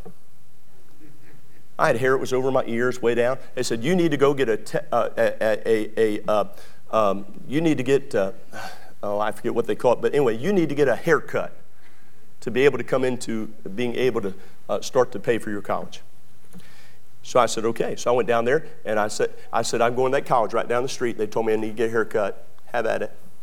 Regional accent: Maryland, United States; moved away; also born or lived in Texas; I'm not a Texan by birth. I'm a Marylandite. I'm from Maryland.

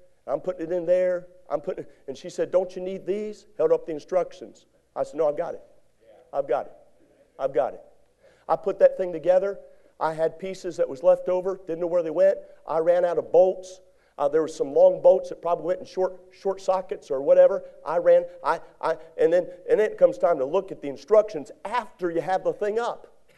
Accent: Maryland, United States; I'm from Maryland, so I was a Maryland ham.

